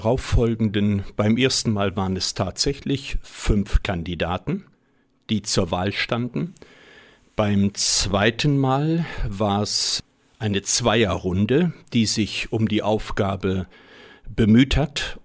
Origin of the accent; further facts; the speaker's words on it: Duderstadt, Lower Saxony, Germany; ich bin ein Kind der Region. Ich bin in Duderstadt zur Welt gekommen, im St. Martini Gesundheitshaus, bin dort auch meinen schulischen Weg gegangen, meinen Jugendweg gegangen